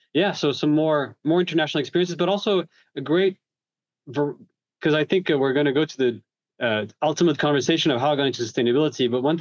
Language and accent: English; Paris, Île-de-France, France; also born or lived in Montreal, Canada; Then we moved to Paris. So I spent 6 years in Paris, which is technically my hometown and the city I love dearly. And after which we moved to Montreal in Canada. I spent 3 years there. And then came back to Paris to study. Yeah, so I'm French